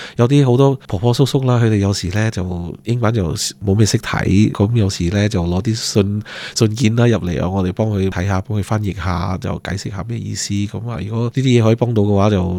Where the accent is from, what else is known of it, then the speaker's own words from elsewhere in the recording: Hong Kong; Obviously， 我哋講香港話啦。